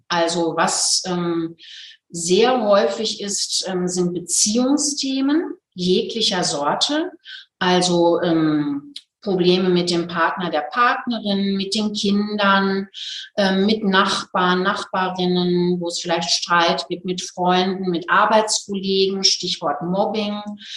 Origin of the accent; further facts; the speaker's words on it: Hagen, North Rhine-Westphalia, Germany; now in Nuremberg, Germany; zum Beispiel die Hagener Stelle, also in meiner Heimatstadt.